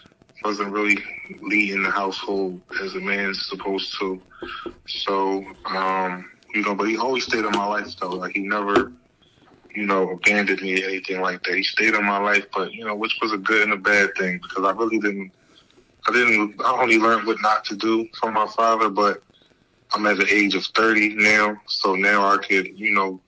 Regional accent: United States; born there; my parents, you know, being born and raised in Jamaica, they came over here as immigrants. I was born in the U.S.

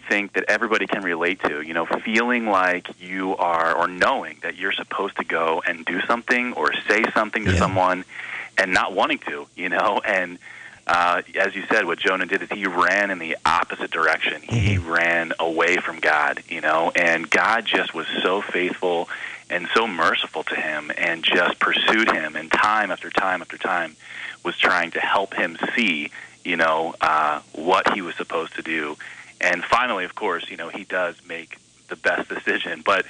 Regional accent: East Coast, United States; Yeah, so it's good to be on the phone with my hometown there in the East Coast.

